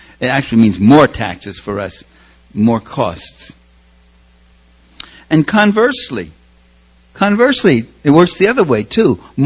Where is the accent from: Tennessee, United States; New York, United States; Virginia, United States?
New York, United States